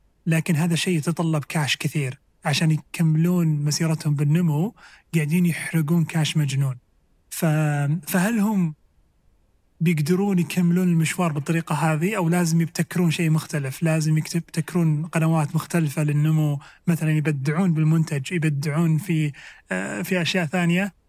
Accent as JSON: {"language": "Arabic", "country": "Saudi Arabia", "said": "حتى حنا عندنا بالسعودية"}